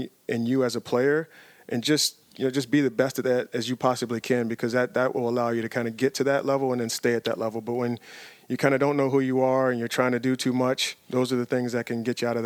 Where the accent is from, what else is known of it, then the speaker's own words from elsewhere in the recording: Richmond, Virginia, United States; things and people that we experienced during our time growing up in Virginia and Richmond specifically.